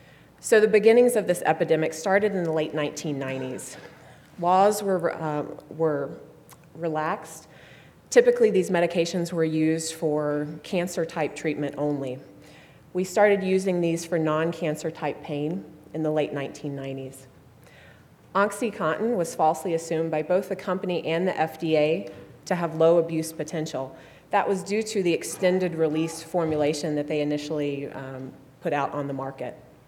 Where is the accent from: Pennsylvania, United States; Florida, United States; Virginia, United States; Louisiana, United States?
Virginia, United States; Born and raised in Virginia, I did my undergraduate training at the University of Alabama in athletic training.